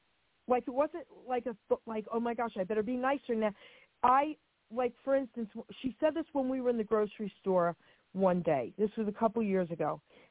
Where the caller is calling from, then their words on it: New Jersey, United States; I'm calling from New Jersey.